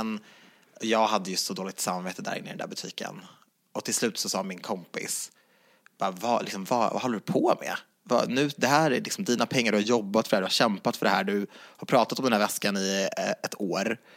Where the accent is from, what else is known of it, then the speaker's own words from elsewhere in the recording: Järfälla, Stockholm County, Sweden; jag är från Jakobsberg.